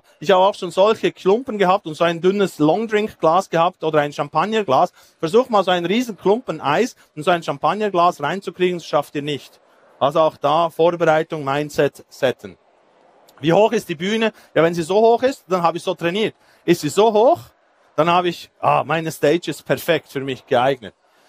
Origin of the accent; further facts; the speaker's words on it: Thun, Bern, Switzerland; Ich komme aus Thun. Thun ist für die, die es nicht wissen, etwa so, ich würde jetzt mal sagen, in diese Richtung. Es hat da Berge und Seen.